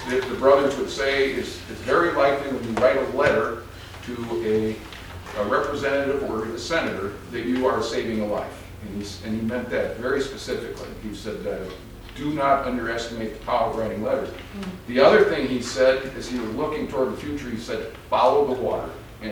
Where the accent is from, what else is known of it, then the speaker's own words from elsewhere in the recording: Oregon, United States; I'm a pastor from Oregon